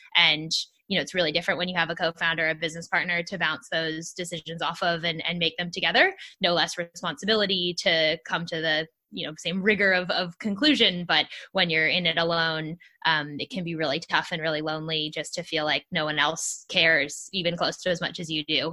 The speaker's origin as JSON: {"language": "English", "region": "California", "country": "United States", "tie": "born or raised there", "said": "And so I grew up in Silicon Valley and that culture of asking for and help and having access to people who've gone in before you and done it before is something I grew up with."}